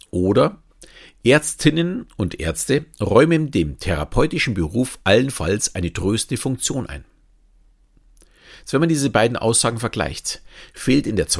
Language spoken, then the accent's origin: German; Bavaria, Germany; Und wenn mir jemand sagt, ich bin Bayer, nehme ich dieses auch nicht als Beleidigung an.